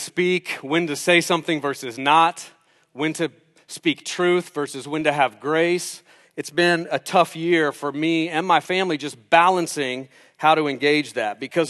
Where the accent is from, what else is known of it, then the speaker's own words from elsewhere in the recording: United States; I am American, and I love this country. I'm thankful to be American.